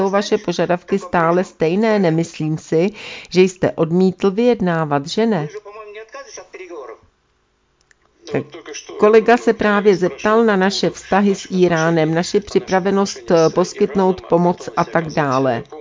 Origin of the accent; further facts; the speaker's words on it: Kyrgyzstan; pocházím z Kyrgyzstánu